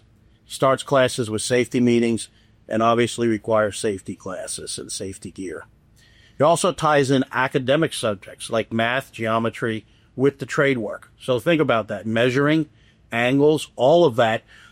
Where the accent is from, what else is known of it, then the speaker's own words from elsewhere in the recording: Philadelphia, Pennsylvania, United States; if you know me, you know I'm from Philadelphia. Born and raised, met my wife. Yeah, suburbs of Philly.